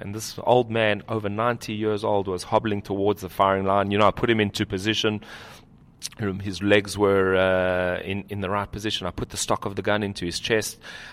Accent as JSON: {"language": "English", "country": "United States", "said": "Now, although I'm American, I believe the home of the Jewish people is the land of Israel."}